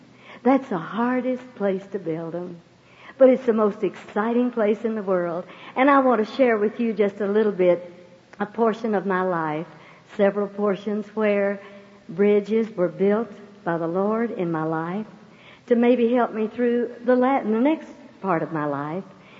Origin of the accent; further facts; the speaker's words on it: Houston, Texas, United States; born there; Well, I was born in Houston 100 years ago